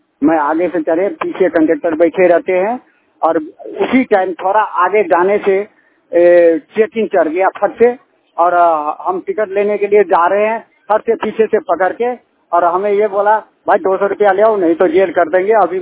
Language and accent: Hindi; Bihar, India; ग्राम पटवेली भाया निमली, थाना मुरौना, जिला सुपौल के रहने वाला हूँ।